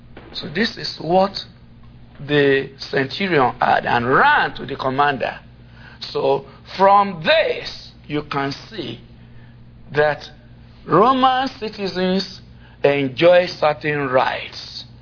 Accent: Nigeria; I'm a Nigerian.

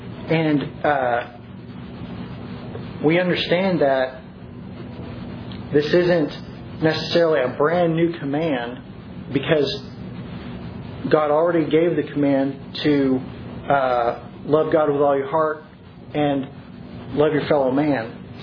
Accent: Oklahoma, United States; It's encouraging when I'm from Oklahoma, I go up there every once in a while.

